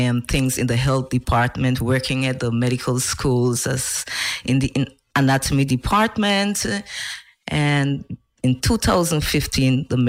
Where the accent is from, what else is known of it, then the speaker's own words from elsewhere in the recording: New Amsterdam, East Berbice-Corentyne, Guyana; moved away as an adult; now in Sint Maarten; Amsterdam, Guyana, and I was born in a small little village within that town called East Kanji Burbies. And I moved from New Amsterdam in the early 90s and came to St. Martin.